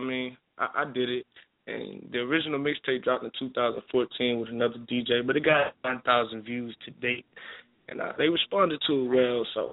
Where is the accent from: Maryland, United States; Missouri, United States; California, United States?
Maryland, United States; Baltimore; Basically … straight from Baltimore, Maryland. I was born in Baltimore. My father's side is from Baltimore. My mother's side is from Birmingham, Alabama. So, yeah, I grew up basically in between the North and the South.